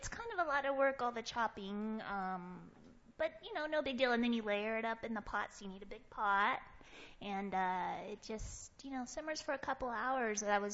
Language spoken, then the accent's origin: English; Tucson, Arizona, United States; now in Albuquerque, United States; Well, I've lived here in Albuquerque for 8 years. I'm from Tucson, Arizona, originally.